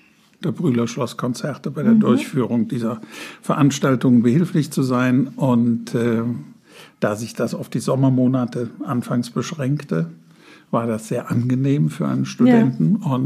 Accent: Hachenburg, Rhineland-Palatinate, Germany; ich komme aus Hachenburg.

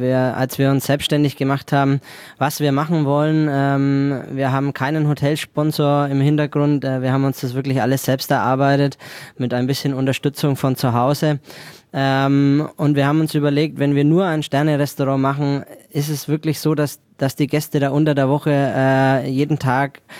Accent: Heroldsberg, Bavaria, Germany; born there; Ja, Franke, gebürtig aus Heroldsberg.

